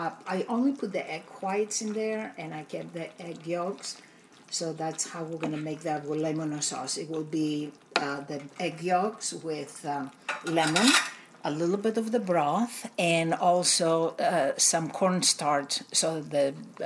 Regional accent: Volos, Thessaly, Greece; moved away as an adult; So originally, I was born and raised in Volos, and I was there till I was 18 years old, and then moved here. And Volos is northeast of Athens, about 3.5 hours by car.

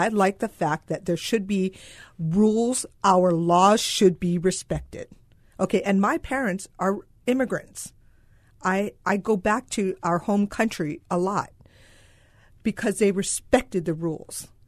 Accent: Hawaii, United States; I grew up in Hawaii. I'm the middle child of nine.

